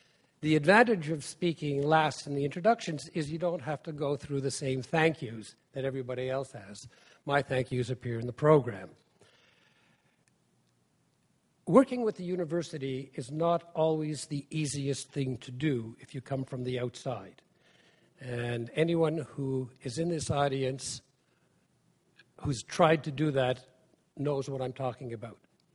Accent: Canada; And I, as a Canadian, strongly believe that human rights should be an essential ingredient in the formation of Canadian foreign policy.

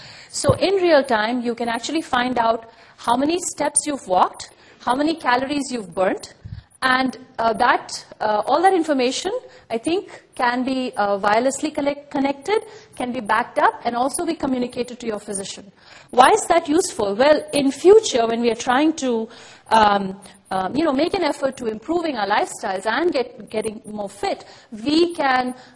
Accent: India; now in Montreal, Canada; I grew up in India, so I was a big fan of Star Trek. And I didn't know that I would land up in Montreal

